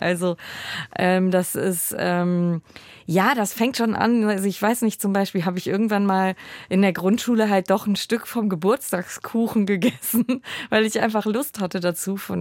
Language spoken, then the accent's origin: German; Rhineland, Germany; ich bin ja im Rheinland groß geworden